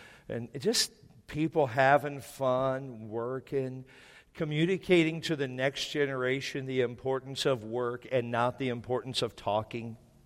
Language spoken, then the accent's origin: English; Washington, United States; And now, I grew up in Washington. And when it rains, I'm not thankful. So I'm thankful to live here.